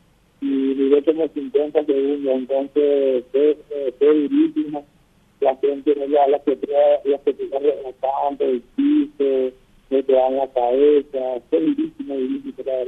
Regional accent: Paraguay; nosotros como paraguayos no estamos acostumbrados a estas cosas. Porque nosotros en Paraguay nunca hemos vivido una situación así.

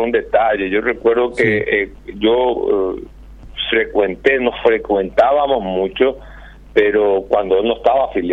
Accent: Paraguay; ilusionado en hacer algo por el Paraguay, por mi país, por mi patria y por mi pueblo.

